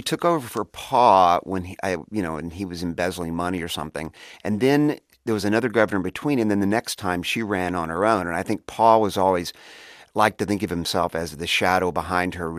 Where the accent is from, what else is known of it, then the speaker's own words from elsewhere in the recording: Texas, United States; I think maybe it is growing up in Texas and having people that you look up to and admire be kind of that strong, masculine, stoic type guy.